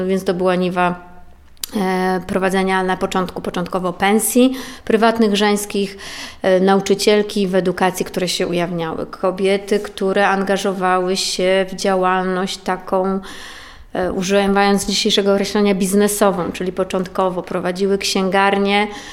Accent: Suwałki, Podlaskie Voivodeship, Poland; myślę, że to dumnie można powiedzieć o sobie, że jestem suwalczanką, choć ja suwalczanką nie jestem z urodzenia.

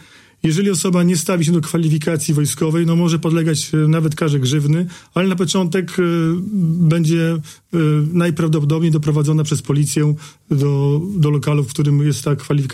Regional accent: Podlaskie Voivodeship, Poland; now in Białystok, Poland; Pochodzę z Podlasia, z powiatu munieckiego. Mieszkam obecnie na stałe w Białymstoku.

